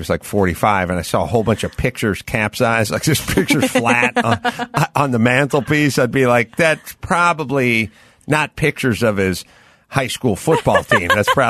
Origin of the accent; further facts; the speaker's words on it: North Hollywood, California, United States; Yeah, I grew up in the San Fernando Valley.